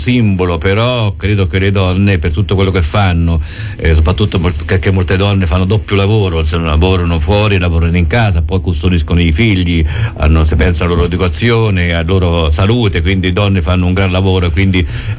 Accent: Umbria, Italy; Siamo dell'Umbria verde, siamo forse il comune più verde di tutta quanta l'Umbria.

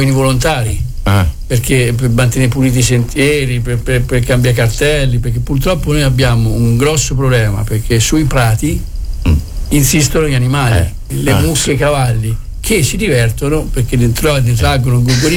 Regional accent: Perugia, Umbria, Italy; now in Gualdo Tadino, Italy; perché io sono perugino di nascita, cresciuto a Perugia, trapiantato l'85 Guadalino

